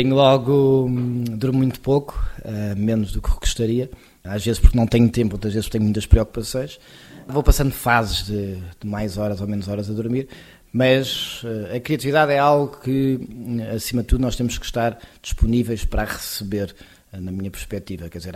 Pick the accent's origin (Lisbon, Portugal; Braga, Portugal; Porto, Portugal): Lisbon, Portugal; Cascais; born there; Nasci muito perto do mar, em Cascais, muito influenciado também pelo cruzamento do mar com os pinheiros.